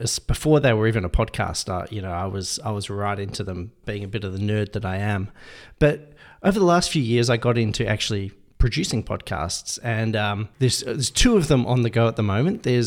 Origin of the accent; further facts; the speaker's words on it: Perth, Western Australia, Australia; I'm from Perth, which is the capital there. It's one of the most isolated capital cities in the world, actually, by geographical direction.